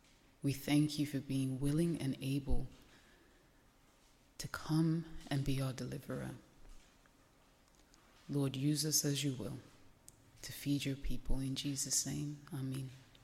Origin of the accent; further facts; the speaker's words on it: Guinea-Bissau; I'm not American, but I am also African. I'm from West Africa. I'm from Guinea-Bissau, and we have lots of palm leaves